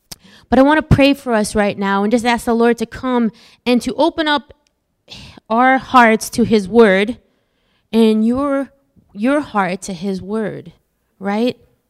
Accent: East Meadow, New York, United States; also born or lived in Garden City; But I was raised here on Long Island in East Meadow and then Garden City.

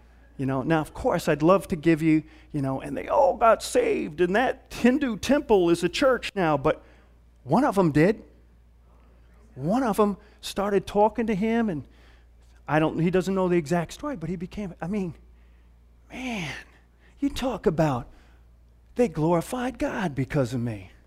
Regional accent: Midwest, United States; You know, I'm from the Midwest, man. We're into shoe polishing.

